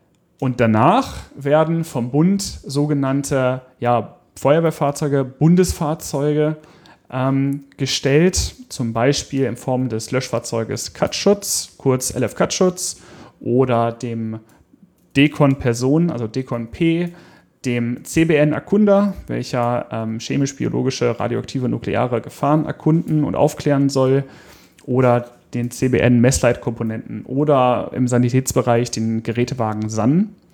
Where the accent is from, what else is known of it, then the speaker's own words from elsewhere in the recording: Hanover, Lower Saxony, Germany; hier in meiner Heimatstadt Hannover